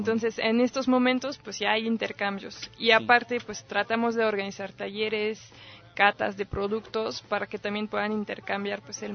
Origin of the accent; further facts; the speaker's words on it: France; Por ejemplo, yo soy francesa, entonces pues voy a citar más lo de Francia.